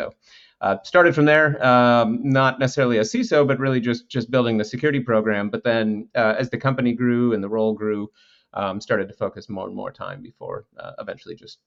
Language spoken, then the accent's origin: English; Minneapolis, Minnesota, United States; Sure. So I'm originally from Minneapolis, so Midwest. Grew up there.